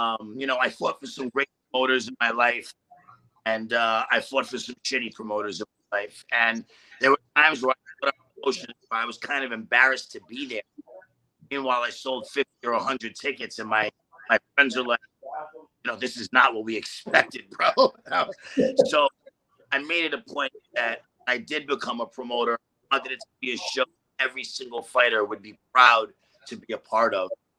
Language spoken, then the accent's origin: English; New York, United States; You know, first, as always, my hometown, New York again.